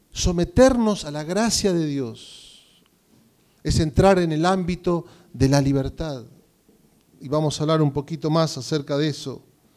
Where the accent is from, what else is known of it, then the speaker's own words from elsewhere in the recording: Argentina; somos buenos los argentinos para criticar nuestro país, ¿sí o no?